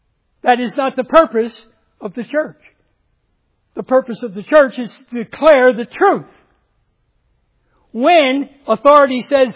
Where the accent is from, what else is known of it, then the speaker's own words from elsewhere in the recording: United States; doing of myself to be born white, male, American. Italian descent. Just throw that in there. But I'm an American.